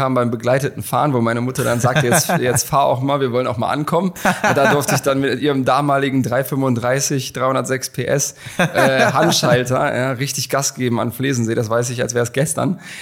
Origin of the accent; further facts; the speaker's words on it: Braunschweig, Lower Saxony, Germany; Ich bin in Braunschweig zur Schule gegangen, durchgehend sehr behütet aufgewachsen